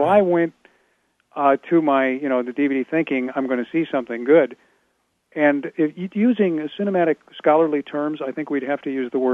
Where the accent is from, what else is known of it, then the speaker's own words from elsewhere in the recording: Chicago, Illinois, United States; I'm from Chicago.